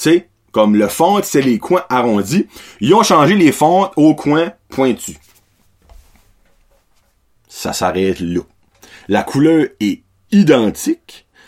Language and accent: French; the Maritimes, Canada; j'ai un parti pris parce que je viens des Maritimes.